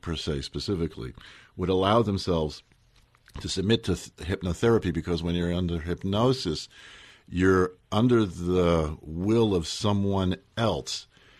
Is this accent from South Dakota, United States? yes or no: no; Newark, New Jersey, United States; There was a very large complex around the area where I grew up in Newark that was a convent, a monastery, and it had an orphanage